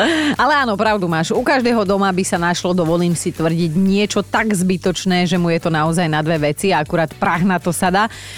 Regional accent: Borovce, Trnava Region, Slovakia; Roboty máme jak na kostole, ako sa hovorí u nás v Borovciach, ale sa nám to páči.

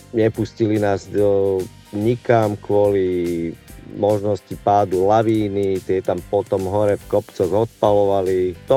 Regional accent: Nitra, Nitra Region, Slovakia; U nás v Nitre napadlo asi meter snehu.

